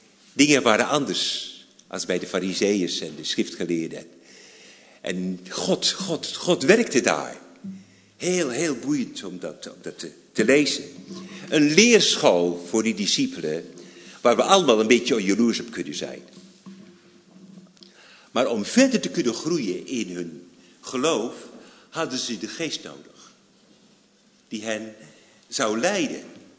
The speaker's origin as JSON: {"language": "Dutch", "town": "Altena", "region": "North Brabant", "country": "Netherlands", "said": "we zitten alle hier in Andel, ik kom van Altena. Familie van boeren"}